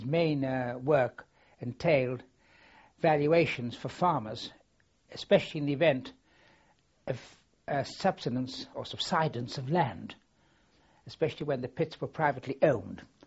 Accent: Wylam, North East England, United Kingdom; born there; I was born at Wylam on Tyne, at a place called Rift Farm, overlooking the River Tyne

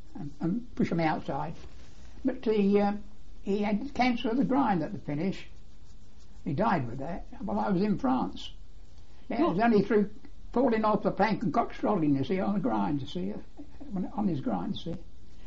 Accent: Luton, East of England, United Kingdom; Well, I was born in Luton, in King's Road, Luton. It's not King's Road now, I think it's Kingston Road. The house we lived in was 4 shillings a week.

